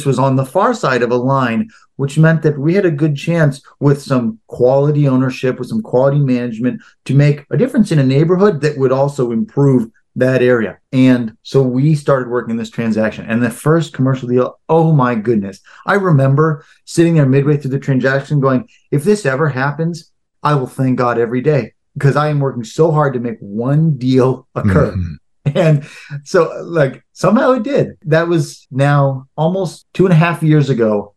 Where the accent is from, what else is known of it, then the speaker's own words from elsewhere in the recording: St. Louis, Missouri, United States; I'm from St. Louis, Missouri.